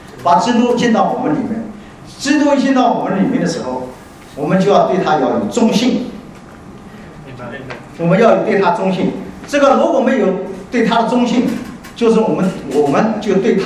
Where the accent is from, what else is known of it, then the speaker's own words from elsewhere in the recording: Jiangsu, China; 我是从这个江苏来的，我的生活的习惯我是吃以米饭为主，